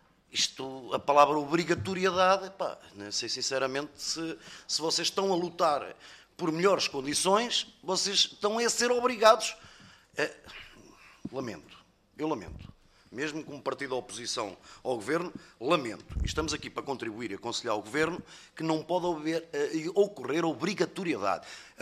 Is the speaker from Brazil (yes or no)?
no; Portugal; como português